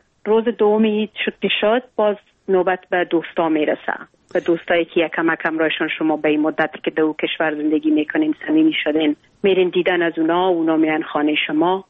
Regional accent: Afghanistan; ما همه افغان هستیم، در هر جای دنیا که باشیم باز ما رسم و کلچر و عنانات خود ما را داریم.

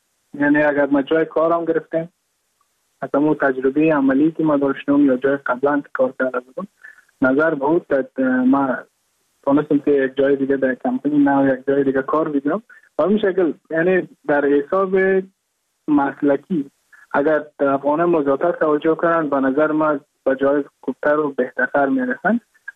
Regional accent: Mazar-i-Sharif, Balkh, Afghanistan; moved away as an adult; now in Goa, India; از مزار شریف هستم، از قریه شیرآباد که از قریه درفتاده مزار شریف بخش میباشم، که که ما در سال 2019 ماه جون به هندوستان آمدم

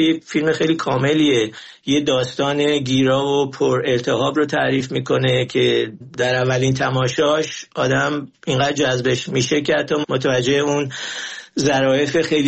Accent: Iran; در مورد من به عنوان یک ایرانی

